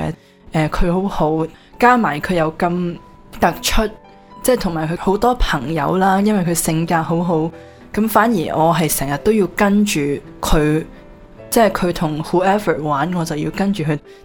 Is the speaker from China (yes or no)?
no; Toronto, Ontario, Canada; 咁直到我17岁读12班的时候呢，我是多伦多来的。